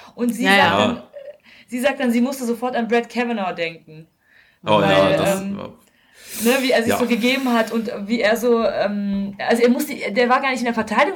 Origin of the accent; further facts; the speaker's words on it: North Rhine-Westphalia, Germany; eins live ist ja ein Radiosender aus meiner Heimatregion